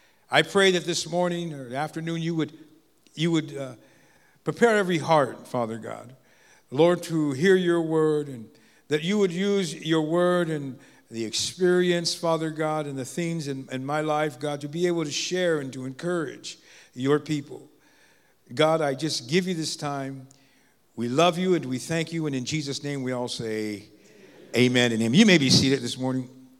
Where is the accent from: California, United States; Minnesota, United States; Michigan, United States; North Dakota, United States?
California, United States; Los Angeles; also born or lived in Vancouver; So I was born and raised in Los Angeles, so that's why, I guess.